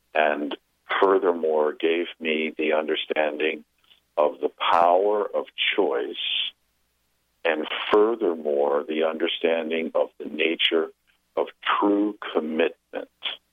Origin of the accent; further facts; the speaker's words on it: New York, United States; And so I grew up in New York in the ad business in the 60s.